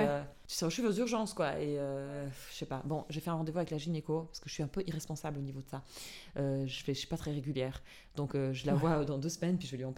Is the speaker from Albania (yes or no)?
yes; Albania; French is a second language; j'ai eu un flashback en discutant avec vous de quand j'étais petite en Albanie